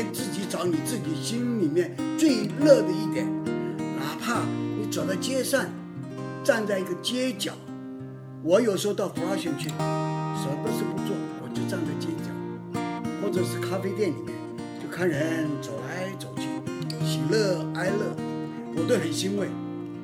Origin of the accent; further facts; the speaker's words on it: Taiwan; moved away as an adult; also born or lived in Jiangxi, China; now in United States; ，我生在中国大陆江西，两岁就跟着我父亲一起来到台湾，读的是行业学校，所以也做过5年的船员，然后27岁的时候就移民到美国